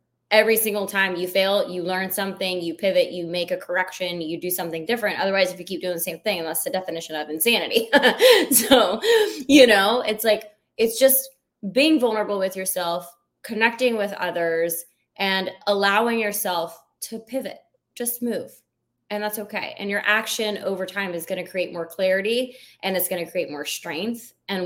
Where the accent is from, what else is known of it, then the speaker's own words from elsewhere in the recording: Georgia, United States; now in Atlanta, United States; Yeah, I grew up in Georgia. I still live in Atlanta.